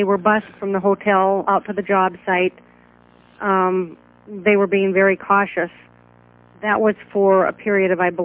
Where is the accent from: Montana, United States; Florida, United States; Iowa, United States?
Montana, United States; Whitefish; We're both from Montana, Whitefish, Montana. We had gone to high school together and re-met at a 30-year high school reunion.